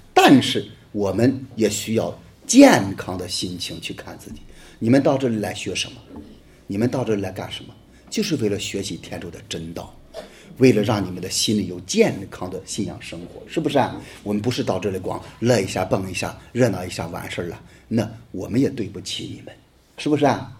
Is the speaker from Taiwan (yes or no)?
no; Hebei, China; accent: Hebei; 跳哭是我们河北话